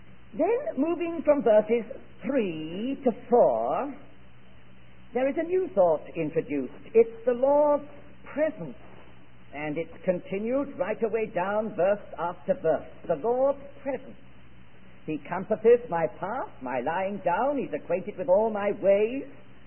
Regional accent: England, United Kingdom; born there; also born or lived in South America / West Indies; I was born in England, even though I've lived in South America and the West Indies for so long.

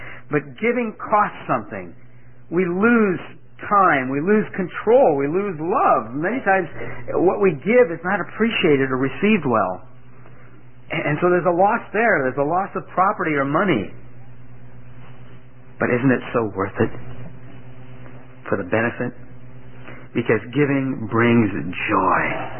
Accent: Italy; I remember as a kid growing up in Italy. My parents were missionaries in Italy, and we didn't have many opportunities to do many things as kids. We lived in an apartment building up on the 8th floor

